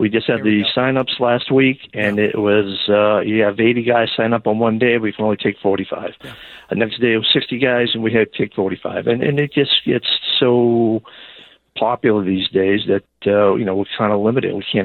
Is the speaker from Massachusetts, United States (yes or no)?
yes; Gloucester, Massachusetts, United States; I'm not from Danvers. I'm from Gloucester originally. I'm at my office now.